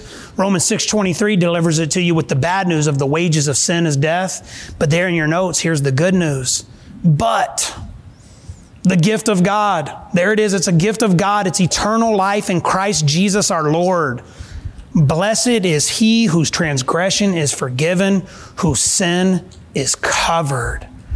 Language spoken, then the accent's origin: English; Alabama, United States; I'm from South Alabama, if I haven't told you before